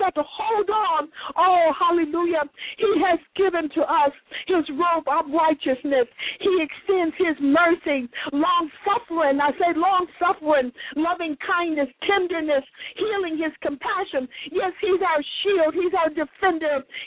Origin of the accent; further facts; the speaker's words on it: New Orleans, Louisiana, United States; if you remember, we're from New Orleans here, and people eat a lot of oysters